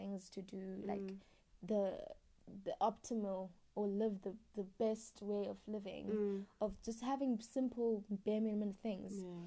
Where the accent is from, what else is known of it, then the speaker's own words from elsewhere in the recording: South Africa; So I know as women, we being South African woman is just wow. the pits of hell.